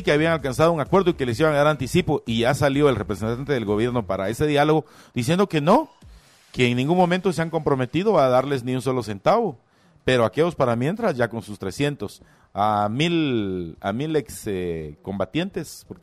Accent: Huehuetenango, Guatemala; Realmente nosotros para entrar a México es bien sencillo. Bueno, al menos allá en mi pueblo, en Huehue, hasta nos dan una credencial para poder estar en territorio mexicano

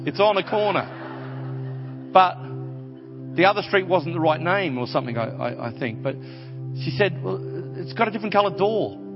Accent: Australia; I'm Aussie through and through and my family are here.

